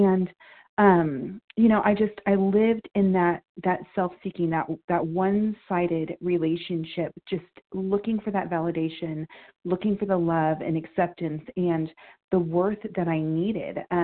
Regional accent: Kansas, United States; I'm from Kansas, recovered.

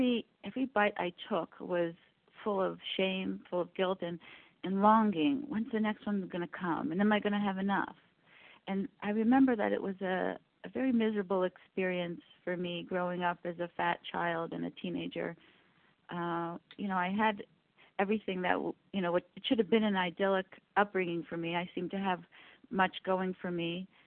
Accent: Canada; I'm from Canada, and I am a compulsive overeater

